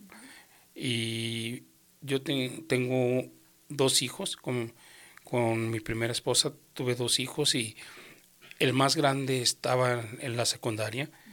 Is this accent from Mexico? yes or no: yes; Guadalajara, Jalisco, Mexico; Bueno, yo soy de Guadalajara, Jalisco, México.